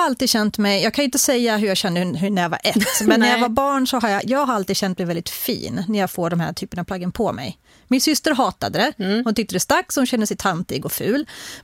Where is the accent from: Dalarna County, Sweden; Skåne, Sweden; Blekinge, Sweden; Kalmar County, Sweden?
Dalarna County, Sweden; Alltså, jag kommer ju från Dalarna och där är ju dräkter.